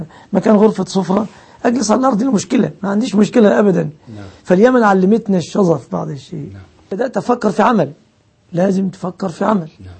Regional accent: Egypt; عندنا في مصر

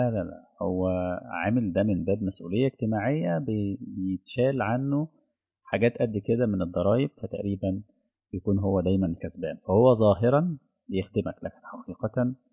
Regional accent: Egypt; مستشفى الدمرداش عندنا في مصر وقف

